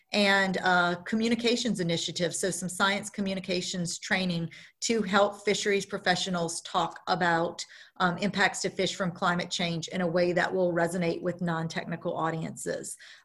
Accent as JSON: {"language": "English", "region": "Louisiana", "country": "United States", "said": "And I'm from Louisiana, and so it will always be my favorite fish."}